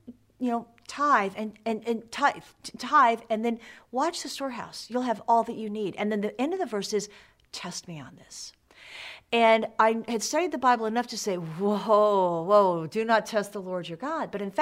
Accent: United States; I'm an American. I was raised to be materialistic.

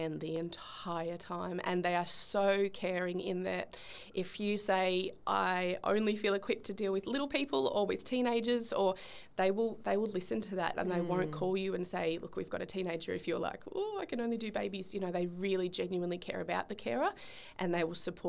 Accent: Bendigo, Victoria, Australia; I grew up in Bendigo, and there was a lady at my local church in Bendigo

